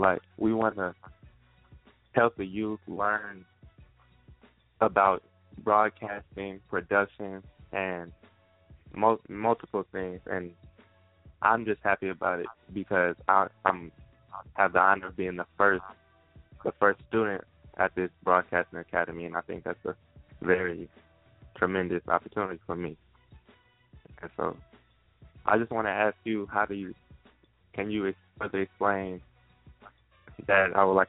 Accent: Columbus, Ohio, United States; also born or lived in Flint; now in Louisiana, United States; I was born in Flint, Michigan, and I grew up north in Columbus, Ohio, most of my life, and now I live down south in Louisiana, and I love the weather down here.

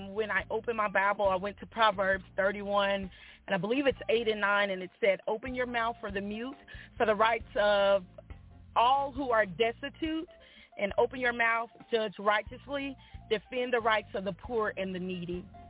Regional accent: Pine Bluff, Arkansas, United States; I am from Pine Bluff, Arkansas, born and raised.

